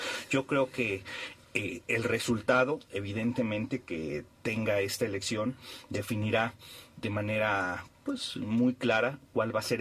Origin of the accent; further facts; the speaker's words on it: Mexico; Ya vimos lo que nos pasó cuando nos, entre comillas, nos deshicimos del PRI como mexicanos por la derecha.